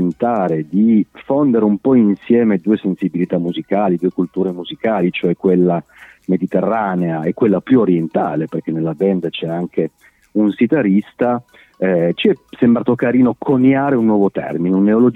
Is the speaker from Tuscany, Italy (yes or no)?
no; Turin, Piedmont, Italy; qua a Torino di torinesi doc ne trovi veramente pochi, quindi siamo tutti quanti figli di meridionali emigrati negli anni, no?